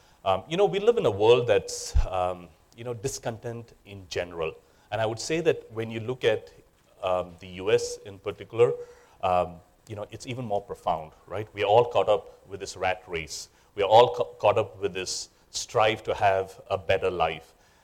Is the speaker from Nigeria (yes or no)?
yes; Nigeria; also born or lived in India; now in United States; I was born and brought up in Nigeria. I lived in India, and I moved to the US.